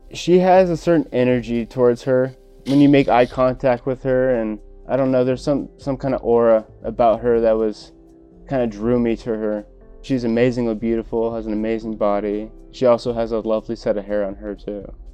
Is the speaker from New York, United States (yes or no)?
no; Simi Valley, California, United States; I am 29 years old. I grew up most of my life in Simi Valley.